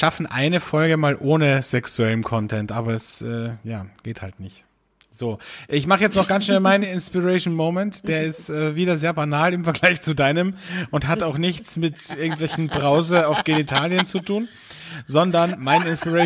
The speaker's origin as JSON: {"language": "German", "town": "Velden am Wörthersee", "region": "Carinthia", "country": "Austria", "tie": "born or raised there", "said": "ich bin ja aus Felden, also da bin ich aufgewachsen, am Wörthersee"}